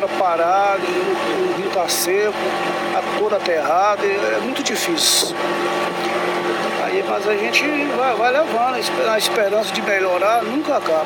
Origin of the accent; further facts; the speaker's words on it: Mucuri, Bahia, Brazil; also born or lived in Minas Gerais; Eu nasci em Minas. Nasci em Minas Gerais, para Mucuri com 7, 8 anos de idade. E graças a Deus cresceu aqui, trabalha aqui, é pai aqui, é avô aqui.